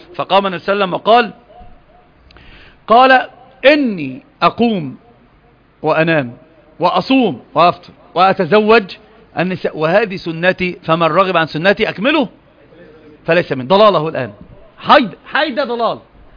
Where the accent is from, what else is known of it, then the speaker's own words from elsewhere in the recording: Egypt; عندنا في مصر بيقولوا زيادة الخير إيه؟ خير.